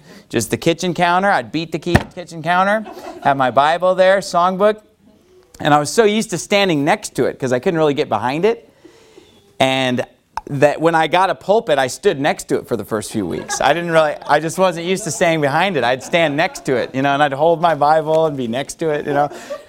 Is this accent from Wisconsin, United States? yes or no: no; Sacramento, California, United States; Sacramento because that area is really near and dear to my heart because that's where I grew up. That's my hometown.